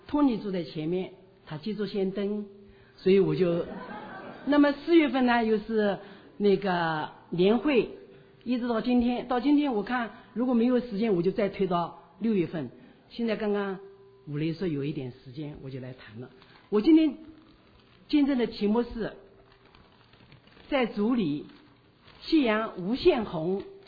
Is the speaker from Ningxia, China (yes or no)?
no; Shanghai, China; 徐弟兄和我是上海来的